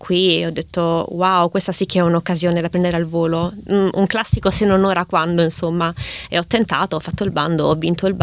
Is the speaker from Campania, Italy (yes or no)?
yes; Salerno, Campania, Italy; also born or lived in Naples; sono campana, nata a Napoli, cresciuta a Salerno